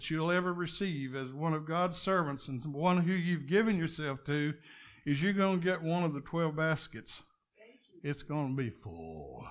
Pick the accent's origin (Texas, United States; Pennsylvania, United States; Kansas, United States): Texas, United States; accent: Texas drawl; they know I'm from Texas, and they remind me every now and then, you have that Texas drawl, like a twang.